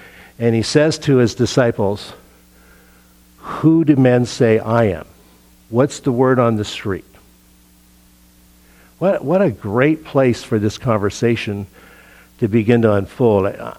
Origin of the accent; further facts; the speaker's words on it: Pacific Northwest, United States; now in California, United States; since we moved from the Northwest in the 60s to California. You know, what California calls rivers back home, we oftentimes call creeks and maybe a stream.